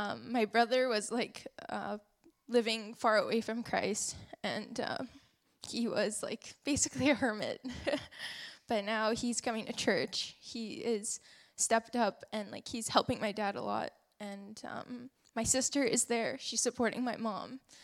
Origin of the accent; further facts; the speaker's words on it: Terrace, British Columbia, Canada; So they actually moved back to Terrace, which I'm from Terrace, BC.